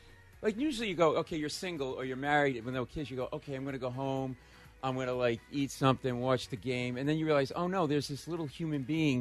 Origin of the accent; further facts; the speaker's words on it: Providence, Rhode Island, United States; And it's like kind of being home for me because I grew up in Providence.